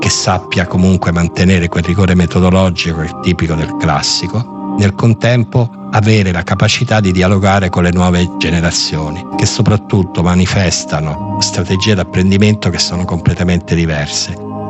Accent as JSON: {"language": "Italian", "town": "Rome", "region": "Lazio", "country": "Italy", "tie": "born there", "said": "Sono nato a Roma e a Roma c'è una sola squadra"}